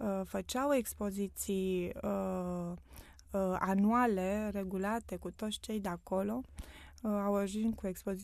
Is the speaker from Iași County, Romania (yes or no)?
no; Pitești, Argeș, Romania; born there; Și eu m-am născut tot în Pitești.